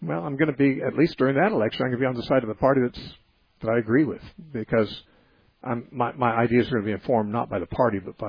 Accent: United States; I thank God that I'm an American. I thank God that I was born here instead of in Iraq or Iran or almost virtually anywhere else in the world, frankly.

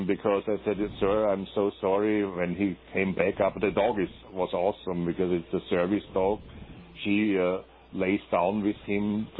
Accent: Austria; moved away; two houses in Austria, in my home country

